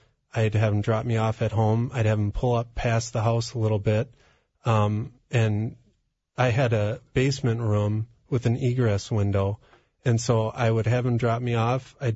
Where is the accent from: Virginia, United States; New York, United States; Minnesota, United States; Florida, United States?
Minnesota, United States; White Bear Lake; Well, I grew up in White Bear Lake. I'm the youngest of six.